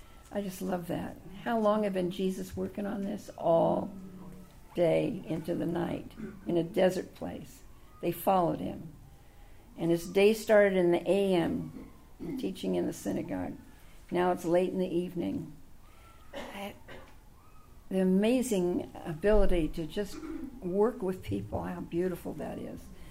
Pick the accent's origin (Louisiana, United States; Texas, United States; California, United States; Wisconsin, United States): California, United States; Oakland; I mean, I grew up in Oakland. We never locked our door.